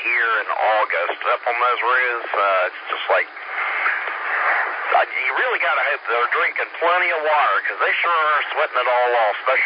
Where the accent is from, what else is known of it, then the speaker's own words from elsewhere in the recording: Greenville, Georgia, United States; also born or lived in Savannah / Central Florida; In Greenville. Spent, I don't know, a few years in Savannah and about 10 years in Central Florida, not Orlando, Space Coast.